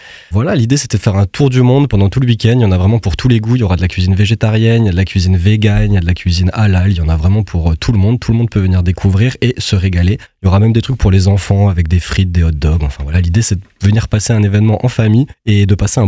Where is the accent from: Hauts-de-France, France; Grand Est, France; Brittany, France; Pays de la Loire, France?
Grand Est, France; Mulhouse; On est des Mulhousiens 100%.